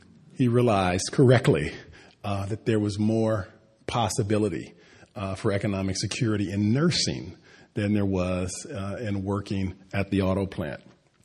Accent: Cleveland, Ohio, United States; In my own family, who I grew up in Cleveland, Ohio, I had lots of relatives who did not go to college.

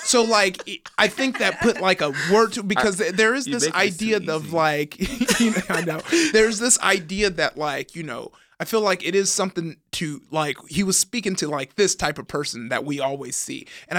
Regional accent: Compton, California, United States; So I grew up in Compton and we're out there

